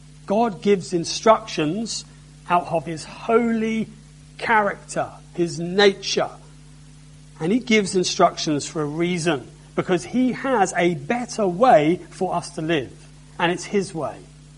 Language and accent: English; London, United Kingdom; the house I grew up in West London had an old World War II air raid shelter.